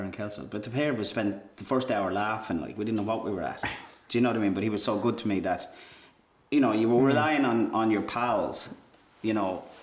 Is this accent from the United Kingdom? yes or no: no; Ireland; In spite of you all thinking I was English, I was Irish.